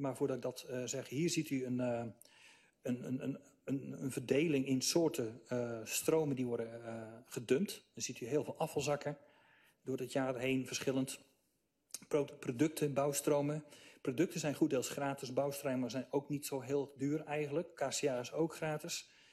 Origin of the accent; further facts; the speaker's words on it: Roermond, Limburg, Netherlands; Ik kom zelf uit Roermond, dat is aan de Duitse kant. Ik ben een Duits grensgeval, om het zo maar uit te drukken.